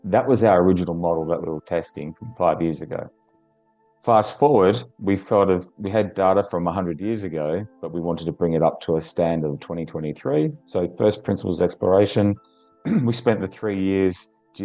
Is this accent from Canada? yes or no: no; Western Australia, Australia; So there's a lot of similarities for me in Arizona and Nevada from my home state in Western Australia.